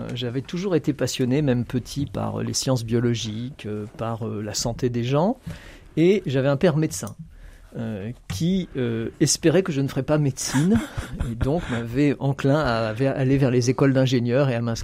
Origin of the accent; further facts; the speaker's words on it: Normandy, France; j'ai grandi en Normandie à la campagne et on était vraiment à la campagne à l'époque.